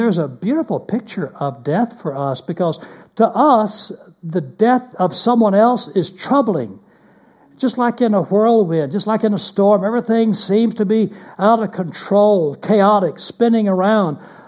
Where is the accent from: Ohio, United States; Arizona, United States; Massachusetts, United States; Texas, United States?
Texas, United States; Dallas; My friend and I grew up in Dallas, Texas.